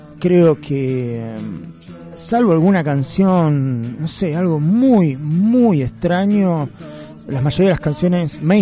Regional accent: La Plata, Buenos Aires Province, Argentina; Yo de Jamaica no soy, yo vivo acá, soy acá de La Plata.

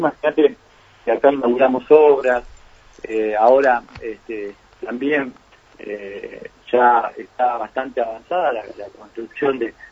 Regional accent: Buenos Aires, Argentina; Como bonaerense vamos a defender eso

